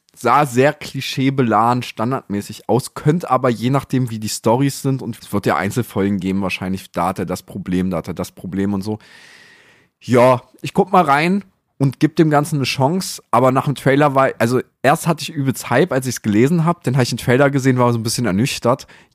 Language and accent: German; Magdeburg, Saxony-Anhalt, Germany; Wir sind ja auch Magdeburger